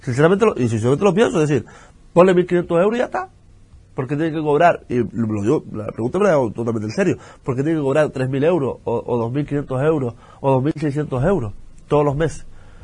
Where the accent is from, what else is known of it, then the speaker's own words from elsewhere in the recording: Fuerteventura, Canary Islands, Spain; ver mi tierra como la ruina, los mismos de siempre. Vengo de afuera a Fuerteventura para hacer lo que yo quiera, y al de aquí, chao